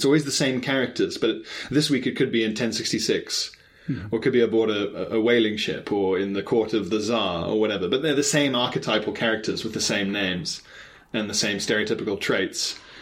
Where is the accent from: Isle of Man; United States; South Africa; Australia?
Isle of Man; growing up on the Isle of Man, I was obsessed with castles and history and Vikings and Celts.